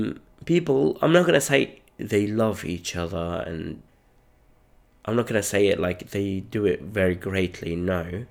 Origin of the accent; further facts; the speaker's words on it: Damascus, Damascus Governorate, Syria; now in United Kingdom; I came from Syria, Damascus. I mean, my childhood was all based in Damascus. I never left Damascus before 2013.